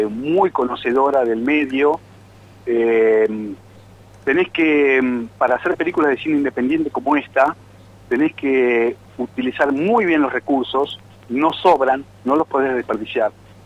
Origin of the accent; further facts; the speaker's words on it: Buenos Aires, Argentina; nosotros como porteños